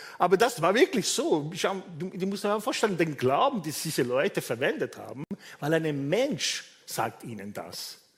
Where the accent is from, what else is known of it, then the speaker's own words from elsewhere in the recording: Vienna, Austria; als Wiener ist das ganz wichtig, wir leben so zerstreut.